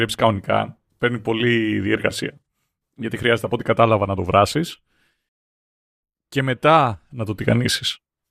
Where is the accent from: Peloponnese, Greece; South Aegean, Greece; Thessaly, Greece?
Thessaly, Greece; Larissa; Φίλε, εγώ είμαι από Λάρισα.